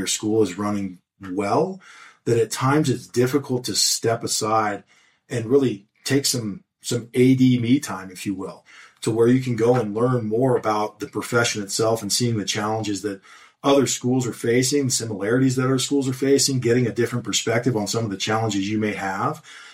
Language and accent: English; California, United States; now in Salt Lake City, United States; I am currently in Salt Lake City, Utah, but I'm formerly from Southern California